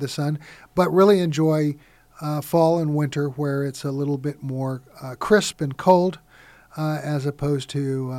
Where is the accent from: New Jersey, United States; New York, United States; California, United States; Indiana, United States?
California, United States; Pomona; I grew up in Pomona, California. It's a city on the eastern edge of Los Angeles County. I was born at Pomona Valley Community Hospital on June 11th, 1963, and was basically raised in Pomona all of my life.